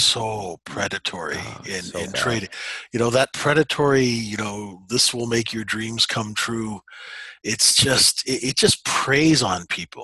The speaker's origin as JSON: {"language": "English", "country": "Canada", "said": "we're Canadian, man. You know, the potholes up here"}